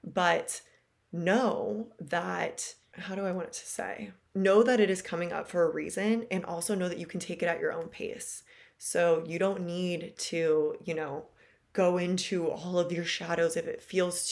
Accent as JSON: {"language": "English", "region": "California", "country": "United States", "tie": "born or raised there", "said": "I'm actually moving out of the state of California. And I'm born and raised in California. My family is in California."}